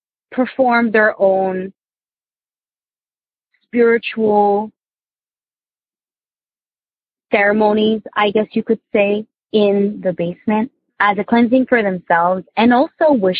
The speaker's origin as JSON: {"language": "English", "region": "New Jersey", "country": "United States", "said": "Hey, Tony and the gang. I'm from Jersey."}